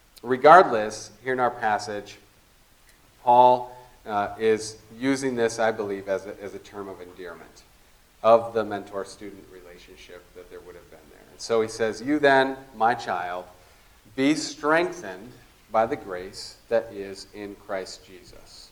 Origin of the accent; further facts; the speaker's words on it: United States; But even though I'm an American, I haven't lived in America most of my adult life.